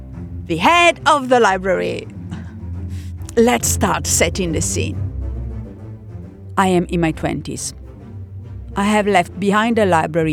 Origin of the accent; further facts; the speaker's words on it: Italy; I mean, I'm not unemployed as such because I am attending uni in my hometown in Italy, but this is before the internet.